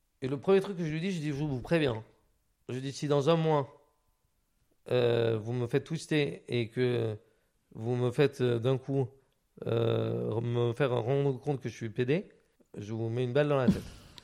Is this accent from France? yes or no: yes; Biarritz, Nouvelle-Aquitaine, France; moi, en fait, j'ai grandi donc, à Biarritz